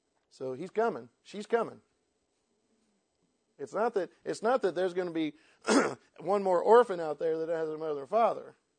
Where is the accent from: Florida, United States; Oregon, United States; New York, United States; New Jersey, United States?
Florida, United States; I'm from Florida. A hurricane is all I know.